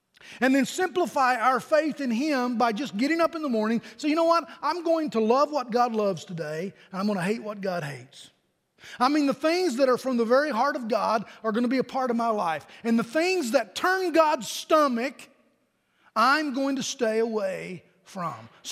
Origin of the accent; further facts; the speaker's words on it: Virginia, United States; 553 miles from our house here to my hometown in Virginia.